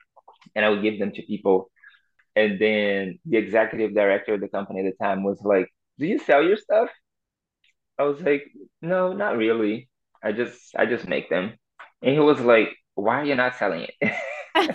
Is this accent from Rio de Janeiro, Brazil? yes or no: yes; Rio de Janeiro, Brazil; now in United States; And I'm from Rio de Janeiro, so there's no winters like here in the US.